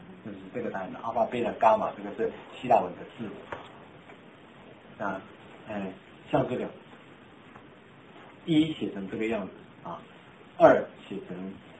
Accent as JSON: {"language": "Chinese", "country": "China", "said": "我们中国人读东西很多都是英文去翻译的"}